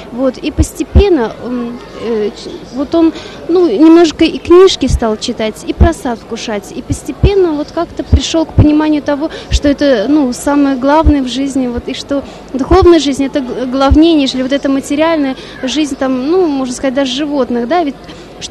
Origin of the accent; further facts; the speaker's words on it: Yalta, Crimea, Ukraine; мы из Ялты сами, да, вот в Ялте пришли в сознание Кришны